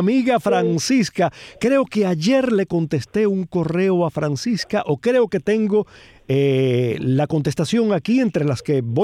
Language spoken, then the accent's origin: Spanish; Cuba; como algunos cubanos suponemos